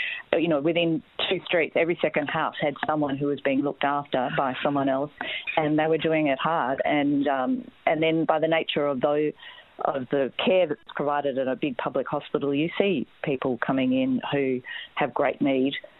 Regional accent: Melbourne, Victoria, Australia; I grew up in Melbourne, not far from where I'm sitting now, and I went to an all-girls Catholic school.

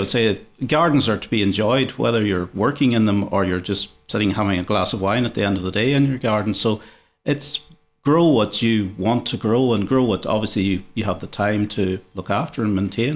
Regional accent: Ireland; moved away as an adult; now in Australia; as you can guess, I'm not originally from Australia. So when I was back in Ireland, I was pretty much in the construction industry

